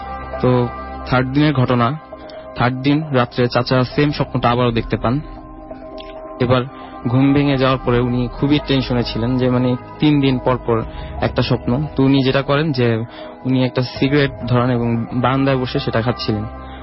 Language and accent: Bangla; Dhaka, Dhaka Division, Bangladesh; মগবাজার থেকে।